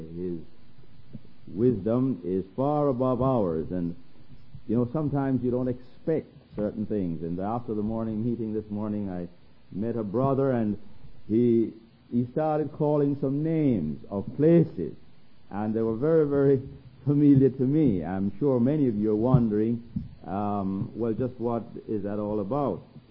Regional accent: Jamaica; accent: Jamaican; now in United States; So if I was born here, it doesn't necessarily make me an American, because I grew up in Jamaica and have this accent, and now I'm living back in the state of my birth.

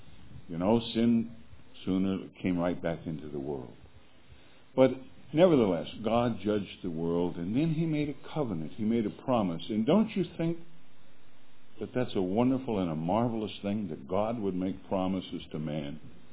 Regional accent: Harvey, North Dakota, United States; I come from North Dakota, Harvey Gospel Chapel.

